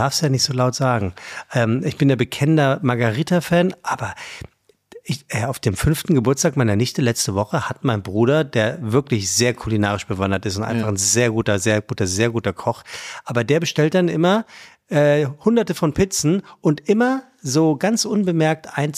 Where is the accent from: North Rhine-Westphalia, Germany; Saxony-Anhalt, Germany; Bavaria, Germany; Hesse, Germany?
Hesse, Germany; Frankfurt; Ja, ich bin Frankfurter grüne Soße